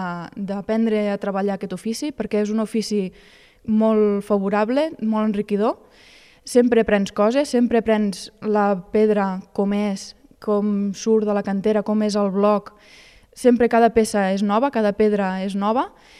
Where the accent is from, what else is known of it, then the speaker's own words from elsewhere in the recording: Sarral, Catalonia, Spain; És una cosa del meu poble i ara que tenim la cantera oberta doncs s'ha d'aprofitar i treballar l'alabastre de Sarral, que és únic